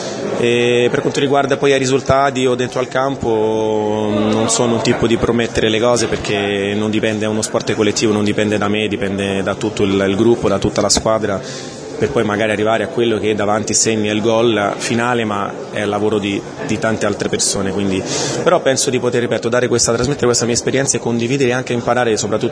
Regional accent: Brazil; Italian is a second language; No, sono brasiliano.

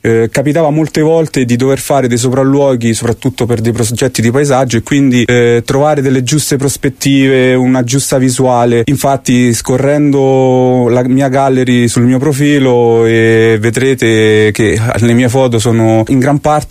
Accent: Cori, Lazio, Italy; In particolare vi potrei dire il mio paese Cori, perché è ricco di storie, di monumenti, paesaggi

